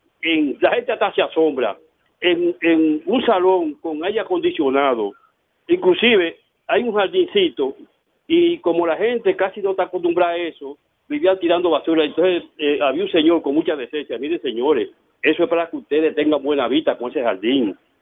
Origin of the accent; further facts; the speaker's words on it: Santo Domingo, Dominican Republic; de Villa Francisca. Yo me identifico con mi barrio.